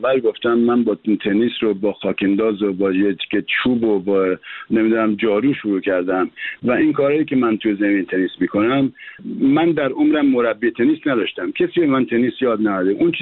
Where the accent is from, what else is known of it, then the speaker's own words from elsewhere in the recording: Tehran, Tehran Province, Iran; من تو امجدیه بزرگ شدم و اونجا باید ورزشکار میشدم